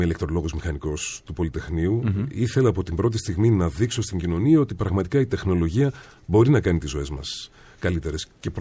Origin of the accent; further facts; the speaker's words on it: Trikala, Thessaly, Greece; Γεννημένος το 1973, τον Νοέμβριο, γεννημένος στα Τρίκαλα, μεγαλωμένος στα Τρίκαλα, σε μια πολύ ωραία επαρχιακή πόλη, σε μια πόλη η οποία αγαπάει πάρα πολύ το ποδήλατο, μια ανοιχτή πόλη και μια ανοιχτή κοινωνία, τα Τρίκαλα.